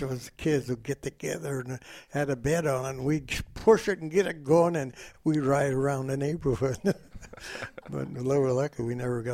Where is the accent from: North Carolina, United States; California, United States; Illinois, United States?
California, United States; Dinuba; also born or lived in Pennsylvania; I was born in Pennsylvania. And my dad, when I was about 4 years old, he decided he wanted to go to Alaska. Well, we got on a train, and as far as we got is California.